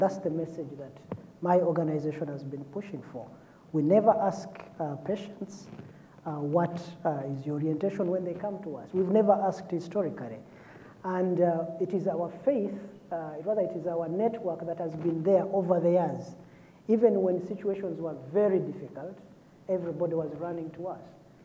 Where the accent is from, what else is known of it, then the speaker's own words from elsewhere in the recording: Western Region, Uganda; No, I'm not related to Elioda Tumwesigye, but we come from, we are all from the Southwest. He comes from the western part of the South, and I come from the deeper South.